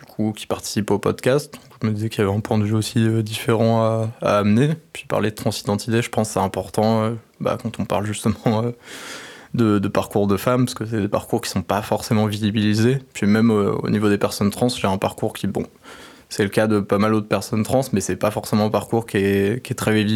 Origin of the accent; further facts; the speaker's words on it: Nantes, Pays de la Loire, France; j'ai 19 ans, je suis une femme trans, je viens de Nantes